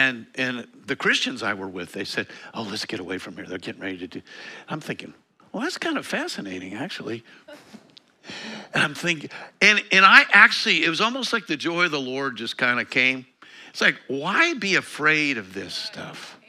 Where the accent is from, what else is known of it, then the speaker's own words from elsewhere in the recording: Colorado, United States; because I grew up in Eastern Colorado.